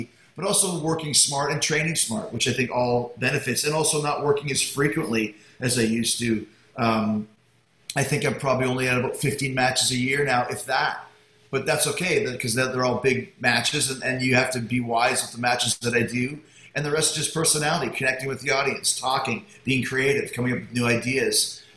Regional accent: Winnipeg, Manitoba, Canada; I grew up in Winnipeg on the prairies, where it would get to minus 30, minus 40, and that's not an exaggeration.

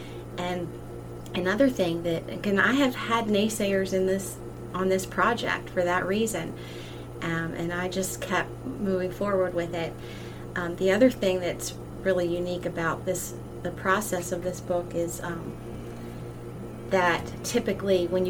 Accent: Maryland, United States; I felt like I really needed to include my home state

